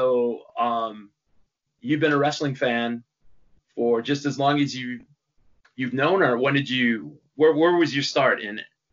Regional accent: United States; because I'm American

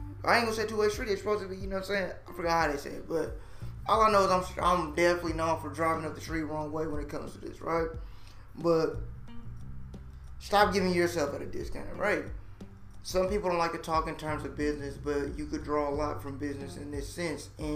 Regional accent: California, United States; You know, me, I'm from that dub. I'm from the West. You know, and in California, bro, you gotta dress correctly, right?

